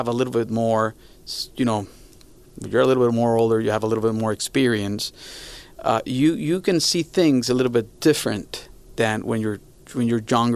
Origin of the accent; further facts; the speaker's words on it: Caracas, Capital District, Venezuela; also born or lived in Paris / London / Hong Kong / North Carolina; I was born and raised in Caracas. I lived in Europe, in Paris for some time. I lived in London for some time.